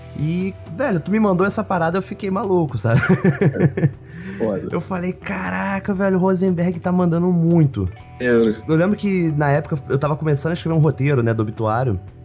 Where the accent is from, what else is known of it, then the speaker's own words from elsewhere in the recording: Rio de Janeiro, Brazil; quando eu cresci, né, em Bangu, a gente ficava isolado do resto do Rio de Janeiro e durante a juventude nem saía do bairro praticamente, né? Só ficava ali beirando o Padre Miguel, o Realengo, né?